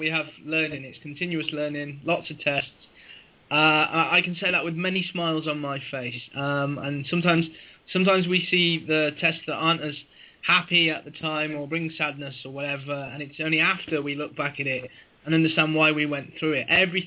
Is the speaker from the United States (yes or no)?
no; Bristol, South West England, United Kingdom; born there; as it were, I was born in Bristol. Yay. I've lived sort of up and down England and various countries.